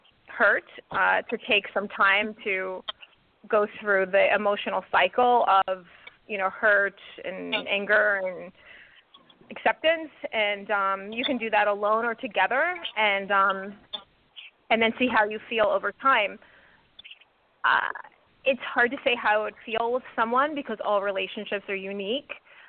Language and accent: English; East Coast, United States; now in California, United States; Okay, so I'm from the East Coast, as Ted knows, and I now live in California